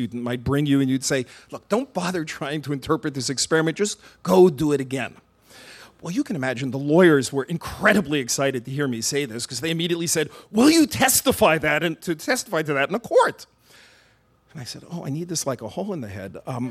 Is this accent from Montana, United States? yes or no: no; Brooklyn, New York, United States; I'm from Brooklyn.